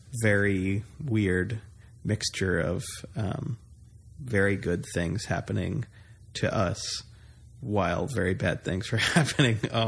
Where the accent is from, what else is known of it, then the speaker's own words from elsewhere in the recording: New York, United States; going to New York doesn't make me nervous. I'm from New York